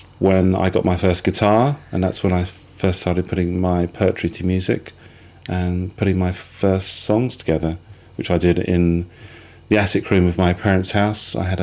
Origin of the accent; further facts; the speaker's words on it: St Albans, East of England, United Kingdom; when I was living at home growing up in St Albans in Hertfordshire, I was always a sort of strong poetry writer.